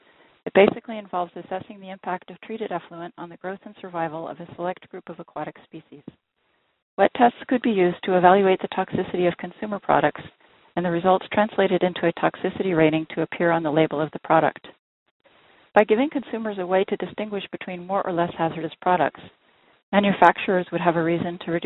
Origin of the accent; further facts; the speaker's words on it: Portland, Oregon, United States; I'm from Portland, Oregon.